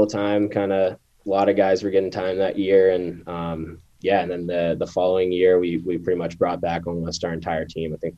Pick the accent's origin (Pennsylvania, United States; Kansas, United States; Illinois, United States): Pennsylvania, United States; Pittsburgh; growing up in Pittsburgh, it was awesome to get to play here and have everyone see me, but I was just kind of at a point in my life where I never really got away, and I never really, like, got to get outside of Pittsburgh